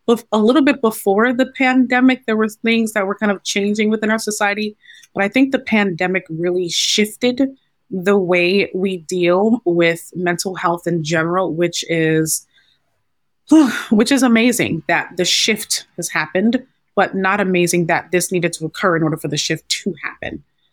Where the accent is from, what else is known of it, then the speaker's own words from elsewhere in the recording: Ghana; I am the only girl in my family. I'm Ghanaian.